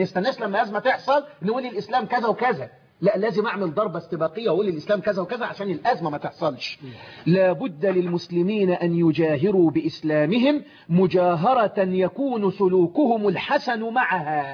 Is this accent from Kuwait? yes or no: no; Egypt; وهو مصري وأنا مصري